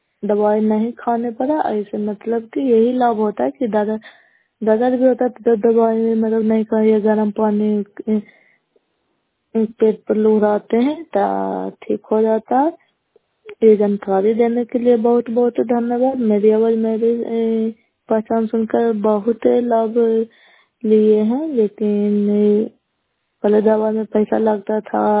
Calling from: Bihar, India; नालंदा जिला नगनौसा ब्लॉक कला पंचायत से बोल रही हूँ।

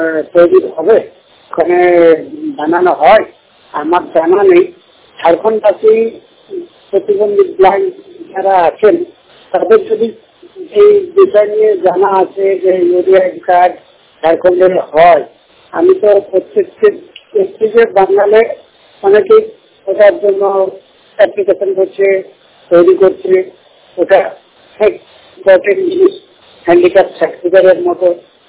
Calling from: Kolkata, West Bengal, India; আমি কলকাতার শিশু হাসপাতাল থেকে বলছি।

